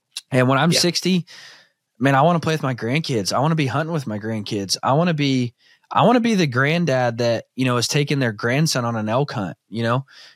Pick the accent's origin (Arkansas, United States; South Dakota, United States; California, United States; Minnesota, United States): Arkansas, United States; I grew up in Southern Arkansas, like hunting deer at beer camp